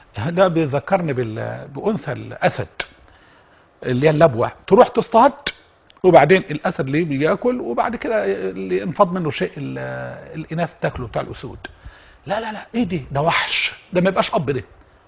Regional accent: Egypt; عندنا في مصر

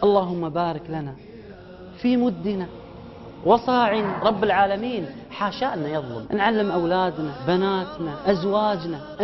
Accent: Kuwait; النعمة اللي رب العالمين معطيها لنا في بلادنا بلدنا الكويت

